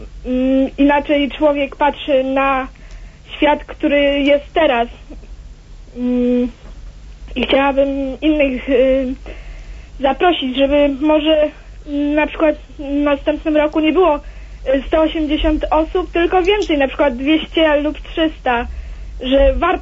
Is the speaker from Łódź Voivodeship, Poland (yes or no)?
yes; Głowno, Łódź Voivodeship, Poland; jestem z Głowna i mam 16 lat